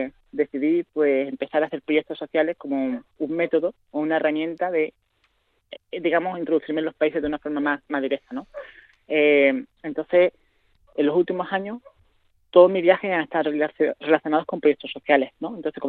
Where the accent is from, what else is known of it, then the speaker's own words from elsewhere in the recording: Torremolinos, Andalusia, Spain; que yo soy originalmente de Málaga, de Torremolinos.